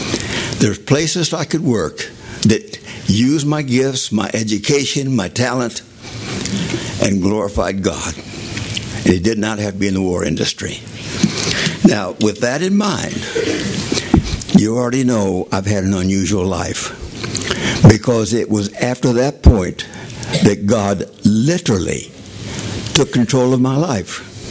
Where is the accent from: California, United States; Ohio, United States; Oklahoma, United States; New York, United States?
Oklahoma, United States; I was born and raised in Oklahoma. That's where I lived.